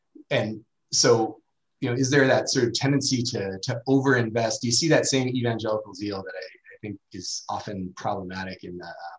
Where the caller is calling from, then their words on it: Portland, Oregon, United States; But yeah, I'm calling in from Portland, Oregon, in the Pacific Northwest.